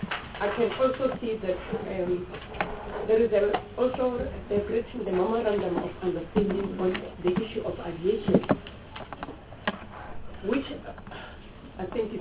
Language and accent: English; South Africa; to show that as South African we are taking women issues as a priority